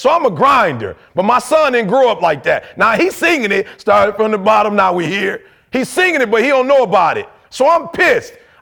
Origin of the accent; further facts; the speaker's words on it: Detroit, Michigan, United States; I'm from Detroit. We hustlers.